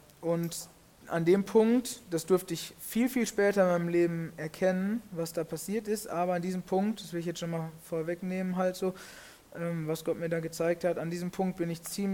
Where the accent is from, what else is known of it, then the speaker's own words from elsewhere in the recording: Plettenberg, North Rhine-Westphalia, Germany; wir haben gewohnt in Plettenberg, da wo ich herkomme, wo ich quasi auch aufgewachsen, groß geworden bin, zur Schule gegangen bin.